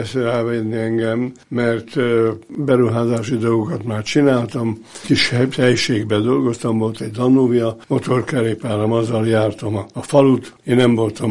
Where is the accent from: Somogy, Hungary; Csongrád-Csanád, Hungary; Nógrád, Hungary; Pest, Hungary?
Pest, Hungary; Erdőkertes; tehát ezért választották Erdőkertest, amelyik hát tulajdonképpen annak nevezem a szülői ház, amiben felnőttünk, most is megvan.